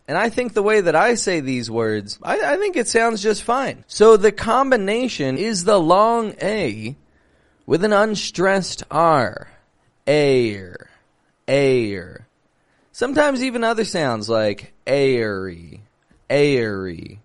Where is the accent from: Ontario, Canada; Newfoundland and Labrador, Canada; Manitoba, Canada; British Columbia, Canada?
Ontario, Canada; Toronto; I'm from Toronto, Canada, and just moved in to a new house not too far away, just on the other side of the city here.